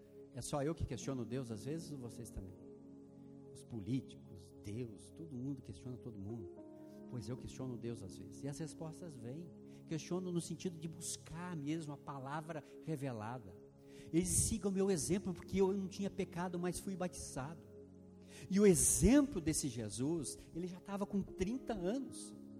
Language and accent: Portuguese; Ukraine; Eu sou ucraniano, ortodoxo